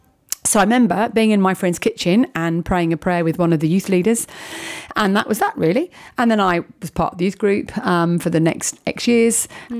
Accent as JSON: {"language": "English", "region": "London", "country": "United Kingdom", "moved": "as an adult", "lives_now": "Wales", "said": "I'm from Southeast London, and I moved to Wales nearly 5 years ago now, which has gone really fast. I live in Bryn, great place to live."}